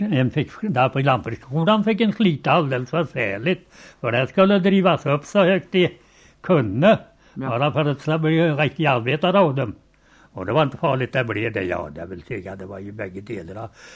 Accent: Önnarp, Skåne, Sweden; då talade jag om var jag var ifrån och att jag är ifrån Önnarp

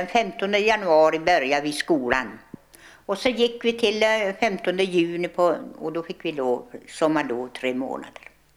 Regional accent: Jämtland County, Sweden; Och jag är ifrån Jämtland, jag född.

